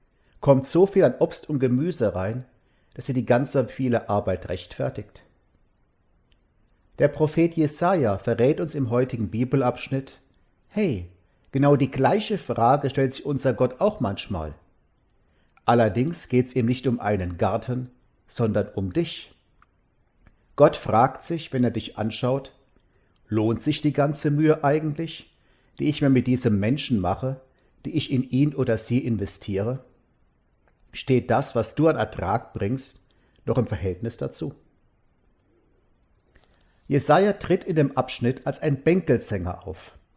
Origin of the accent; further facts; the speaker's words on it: Mosbach, Baden-Württemberg, Germany; Auch in meiner Heimatstadt Mosbach haben die Leute früher Wein angebaut, auf den Hängen über der Stadt.